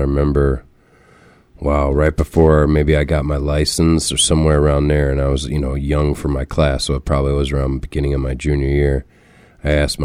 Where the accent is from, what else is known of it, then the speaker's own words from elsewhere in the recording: Chicago, Illinois, United States; also born or lived in McHenry; Yeah, I was born in Chicago. My dad was an old Chicago cop until maybe I was like end of sixth grade. Then he moved us out to a little country town called McHenry, Illinois